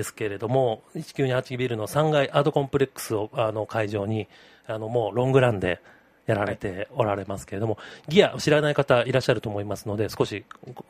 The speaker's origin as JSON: {"language": "Japanese", "region": "Tokyo", "country": "Japan", "lives_now": "Kyoto, Japan", "said": "私自身は東京出身で、まあ、大学から京都来たわけですけれども"}